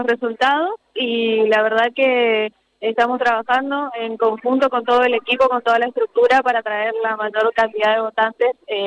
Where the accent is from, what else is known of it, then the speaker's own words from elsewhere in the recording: Argentina; Es un derecho que tenemos todos los argentinos